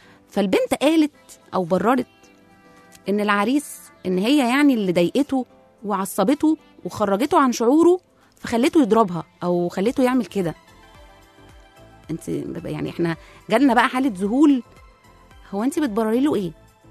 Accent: Egypt; ومش احنا بس اللي شفناه كمصريين ده بلاد تانية كمان

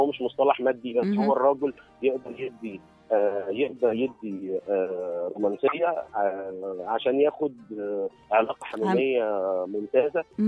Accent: Egypt; now in Brussels, Belgium; يعني الإقامة عايش برا مصر من فترة.

